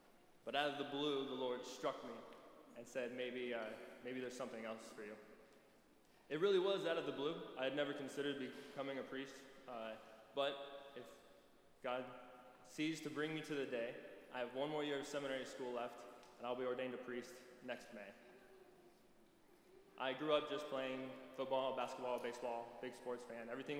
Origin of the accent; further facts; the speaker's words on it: Hays, Kansas, United States; So, I am from Hayes, Kansas, or more properly speaking, Hayes, America. I graduated from TMP High School back in 2013